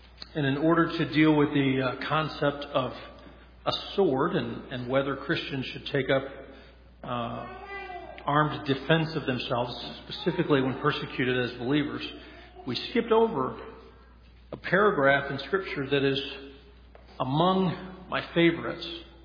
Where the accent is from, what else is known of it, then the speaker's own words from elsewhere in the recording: Colorado, United States; And you know, I'm from Colorado. When I think of a valley, I think of a canyon.